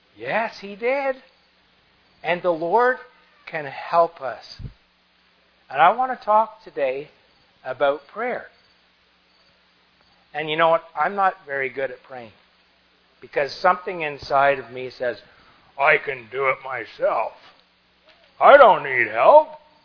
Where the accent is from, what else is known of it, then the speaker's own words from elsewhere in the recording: Canada; because I'm a Canadian, I can't come across in a car across the border into the United States.